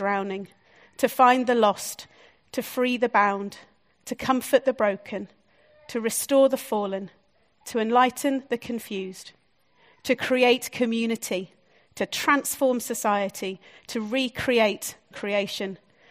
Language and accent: English; Harrogate, Yorkshire and the Humber, United Kingdom; And we come from Harrogate where we hide it all behind tulips and crocuses. It's very lovely.